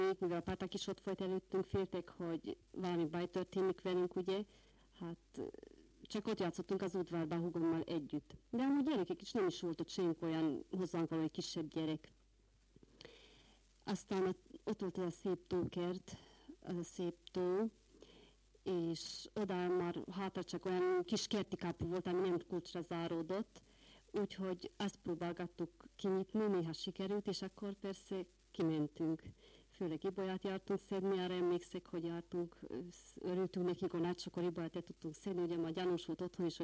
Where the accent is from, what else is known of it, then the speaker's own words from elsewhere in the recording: Tarna, Hungary; tarnai lakos, két gyermekem van. Itt születtem Tarnán, a falu végén laktunk egy szobás, egy konyhás lakásban először.